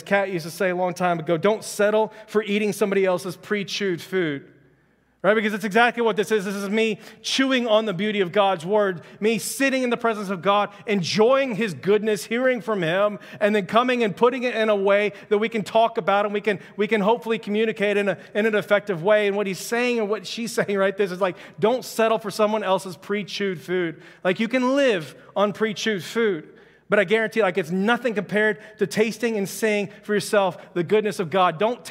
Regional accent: Houston, Texas, United States; I'm just kidding. I'm from Houston. I love Houston. Houston's my hometown, so we can make fun of it a little bit there.

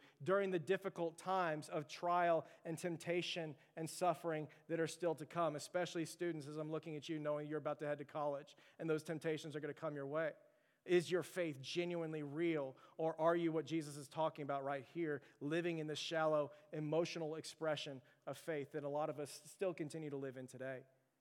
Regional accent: Florida, United States; born there; I was born in Florida, still have family there. My grandmother was there.

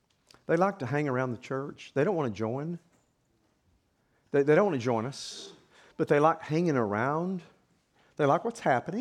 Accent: Oklahoma, United States; Whenever I was a boy growing up in Oklahoma, I remember

